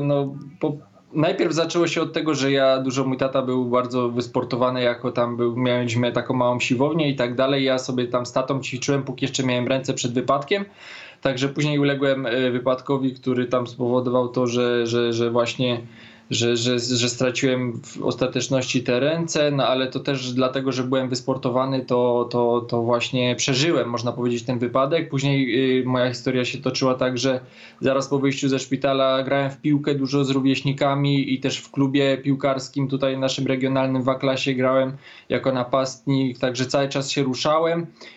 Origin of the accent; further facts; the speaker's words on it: Kluszkowce, Lesser Poland, Poland; also born or lived in Nowy Targ; Urodziłem się w Nowym Targu, większość życia mieszkałem w Kluszkowcach, teraz od 4 lat wynajmuję mieszkanie w Nowym Targu, właśnie tam, gdzie się urodziłem